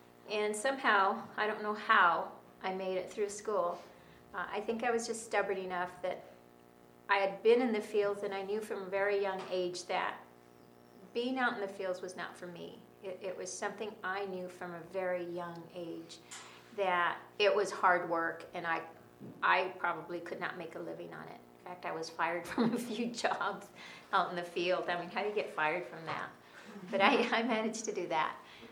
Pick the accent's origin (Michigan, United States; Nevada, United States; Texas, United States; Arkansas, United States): Texas, United States; born there; And I was born in Texas. Come from a very large family of 12 of us, and I'm middle child.